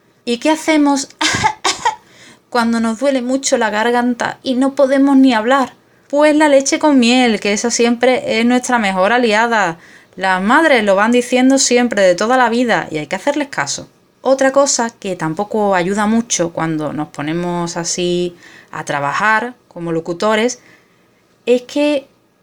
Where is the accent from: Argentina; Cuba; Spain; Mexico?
Spain; Andalusia; accent: Andalusian; Soy andaluza y sé de lo que te estoy hablando. No hay nada peor que una pronunciación en falsete. Por supuesto, ya os habréis dado cuenta de que hago la S aspirada y me como la letra del final de alguna palabrita